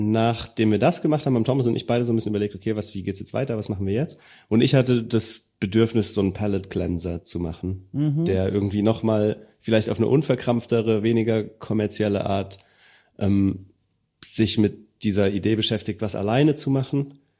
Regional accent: Rossbach, Germany; man von da, wo ich aufgewachsen bin, das Dorf, wo ich herkomme, hat 50 Einwohner.

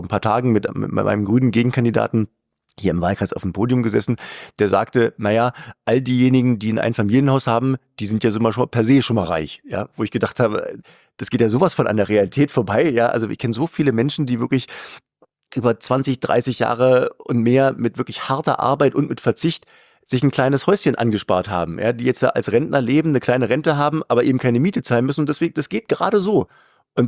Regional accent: Berlin, Germany

